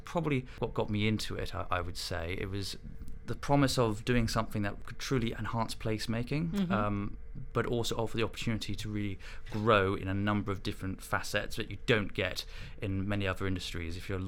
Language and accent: English; Bath, South West England, United Kingdom; I'm from Bath, and I've always been quite interested in architecture